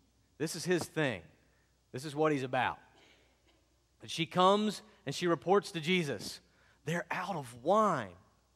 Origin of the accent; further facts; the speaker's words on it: the South, United States; I grew up in the South.